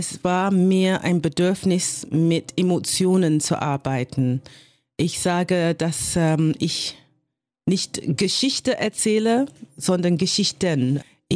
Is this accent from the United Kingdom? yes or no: yes; United Kingdom; dass ich eine schwarze Frau bin aus Großbritannien.